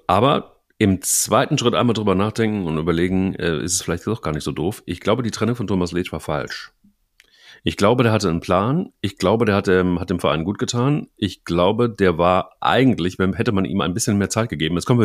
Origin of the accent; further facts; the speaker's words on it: Cologne, North Rhine-Westphalia, Germany; man kann jetzt irgendwie als Kölner natürlich nicht viel zu Schalke sagen